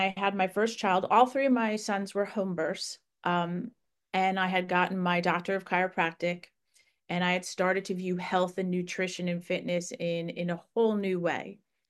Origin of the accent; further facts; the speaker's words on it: Long Island, New York, United States; moved away as an adult; My journey, it just started out as a typical, you know, child growing up in Long Island, New York.